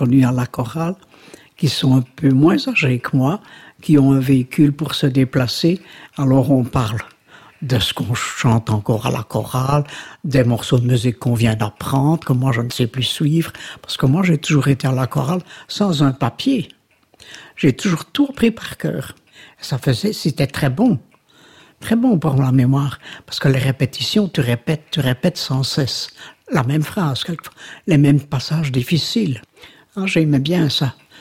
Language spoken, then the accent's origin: French; Belgium; Chez nous, en Belgique, ne nous plaignons pas.